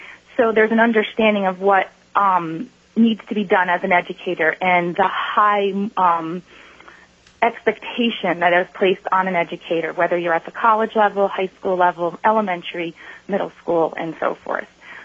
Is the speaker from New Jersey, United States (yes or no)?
yes; New Jersey, United States; moved away as an adult; now in Alaska, United States; I spent the first part of my career teaching in New Jersey. That is my home state. Moved into Alaska in 2005.